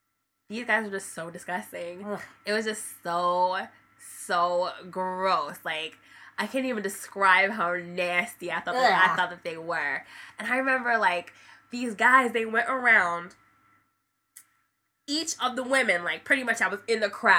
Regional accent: Hartford, Connecticut, United States; My very first strip club, I'm from Hartford. Why is that? 860, like, I'm out.

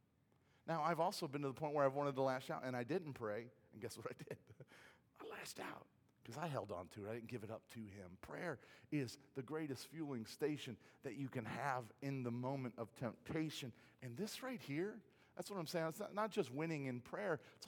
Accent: Midwest, United States; because I'm from the Midwest.

